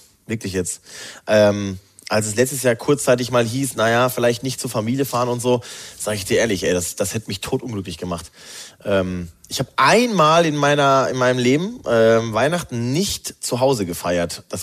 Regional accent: Hamm, North Rhine-Westphalia, Germany; now in Mannheim, Germany; Also ich feiere dann ja in meiner Heimat in Hamm, und das sind halt 3 Stunden bis nach Mannheim.

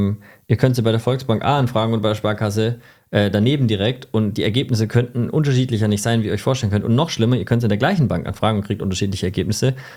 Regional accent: Stuttgart, Baden-Württemberg, Germany; weil ich komme aus Stuttgart.

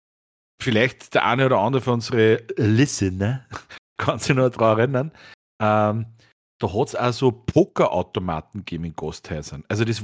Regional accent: Austria; Bundesland, Österreich. Und ich weiß, in meinem Heimatort, da ist einer gesessen in einem Café

